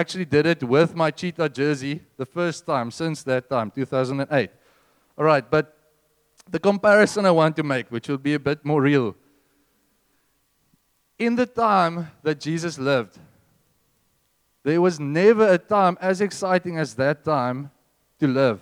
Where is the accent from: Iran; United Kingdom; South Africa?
South Africa; Bloemfontein, Free State; I come from Bloemfontein originally. Have anyone been to Bloemfontein for holidays?